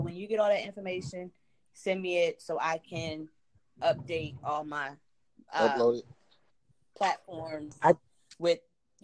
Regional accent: New Jersey, United States; Oh, I live in Jersey. Like, I'm from Jersey. Like, I'm a up northeastern.

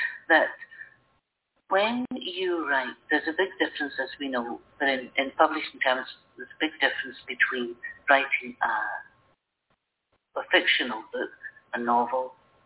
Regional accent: Scotland, United Kingdom; I'm Scottish. You know, we were persecuted by the English for years and still are.

